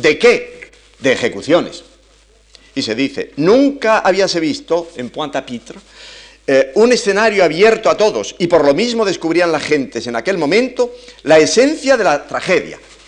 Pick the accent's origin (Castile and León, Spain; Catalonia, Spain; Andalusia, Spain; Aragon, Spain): Castile and León, Spain; Astorga; Como cuando yo era muchacho, que en el casino de mi pueblo natal, Astorga, se decía